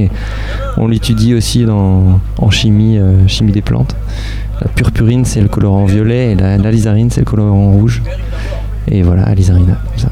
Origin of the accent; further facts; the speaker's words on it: Brittany, France; Moi, je suis breton, je suis du Finistère.